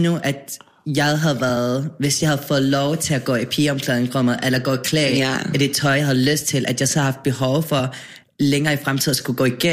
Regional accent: Aarhus, Central Denmark Region, Denmark; jeg er født og opvokset i Aarhus.

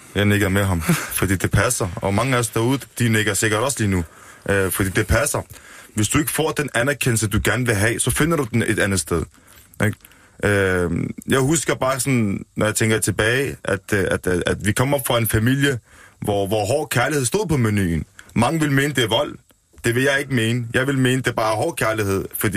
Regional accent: Odense, Region of Southern Denmark, Denmark; born there; Jeg er født i Vollsmose, så jo, jeg er født i Danmark. Jeg har et dansk pas, og det er lige så rødt som dit og dit og dit. Så jeg føler mig dansk nogle gange.

